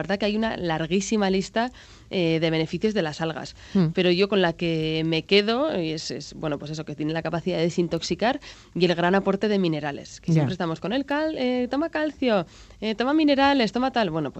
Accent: Getaria, Basque Country, Spain; yo tengo el recuerdo cuando era pequeña en Guetaria que yo veía camiones que venían a llevarse algas

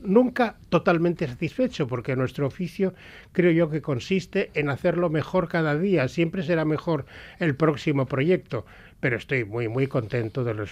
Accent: San Sebastián, Basque Country, Spain; yo a mí en San Sebastián no me dan ninguno, pero fuera de mi tierra, de mi pueblo, pues no me puedo quejar en absoluto

